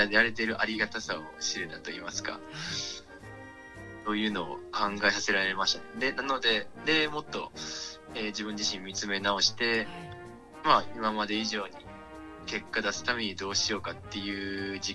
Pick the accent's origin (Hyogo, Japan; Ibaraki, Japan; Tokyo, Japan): Hyogo, Japan; Kobe; 兵庫県の神戸市ですね。